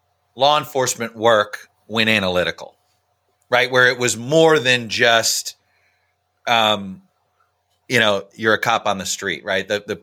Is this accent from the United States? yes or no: yes; Miami, Florida, United States; I grew up in Miami